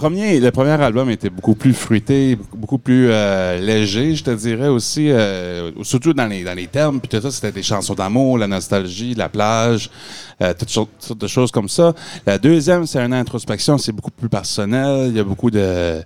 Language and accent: French; New Brunswick, Canada; accent: Acadian; nous autres, on vient de la baie des Chaleurs. Fait que ça, c'est la grande baie qui est entre nous autres et la Gaspésie, au Nouveau-Brunswick.